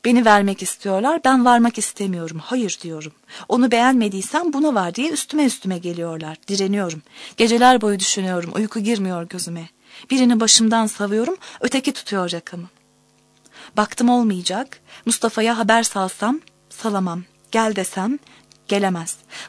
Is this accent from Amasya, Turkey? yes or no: yes; Amasya, Turkey; Doğum tarihim herhalde 1931. 67 yaşındayım. Amasya'da doğdum. Amasya'nın yerlisiyim. Babam Saraç'tı. Annem ev hanımıydı. Annem tabii Ermeniydi.